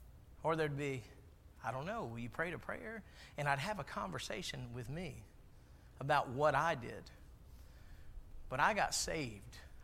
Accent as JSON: {"language": "English", "region": "Maryland", "country": "United States", "moved": "as an adult", "lives_now": "Florida, United States", "said": "I'm from Maryland, but I had to transfer down here to this great state of Florida."}